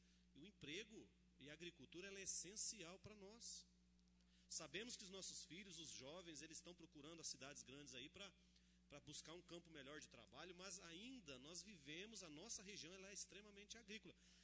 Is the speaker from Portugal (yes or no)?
no; Colorado, Paraná, Brazil; eu que nasci aqui em Colorado e cresci aqui